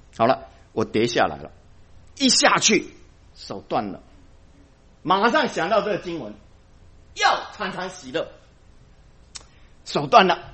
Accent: China; 我们中国人讲三筋动骨啊

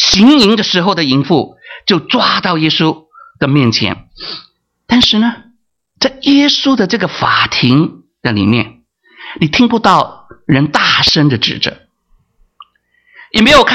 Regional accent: Hong Kong; 小时候在香港，那个时候还是黑白电视的年代

